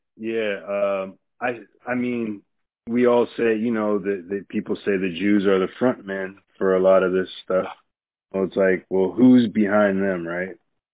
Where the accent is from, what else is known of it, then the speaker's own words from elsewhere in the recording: Pennsylvania, United States; now in Ohio, United States; Well, I'm from Pennsylvania, but I've been in Ohio for a long time now, so.